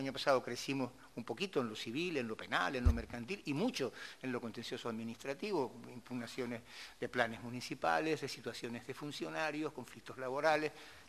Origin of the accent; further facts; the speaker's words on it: Canary Islands, Spain; Los canarios pleiteamos más. Somos la región de España con una tasa de litigiosidad más alta